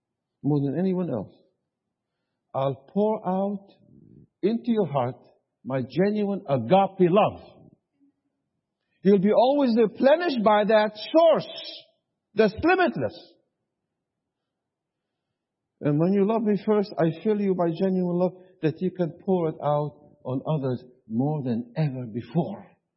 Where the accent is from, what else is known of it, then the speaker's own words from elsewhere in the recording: the South, United States; See, I come from the South, and instead of saying 20, we say 20.